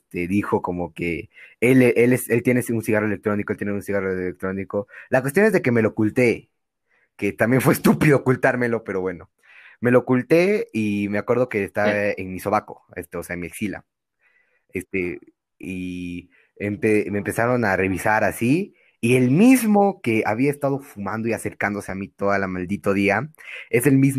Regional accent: Cusco, Peru; soy de Perú, de Cusco, y sí tengo derechos, por si acaso. Soy de la ciudad de Cusco, exactamente del paradero de Santa Rosa.

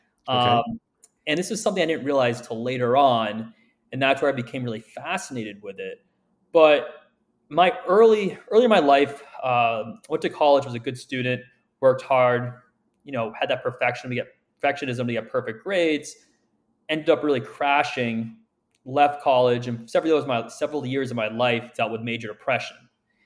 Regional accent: Wellesley, Massachusetts, United States; I grew up in Wellesley, and Wellesley is a very, there's a lot of pressure. Wellesley out here in Massachusetts

